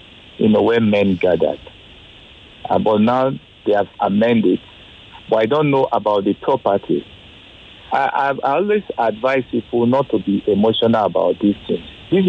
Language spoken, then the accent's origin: English; Benue, Nigeria; I'm from Benue State.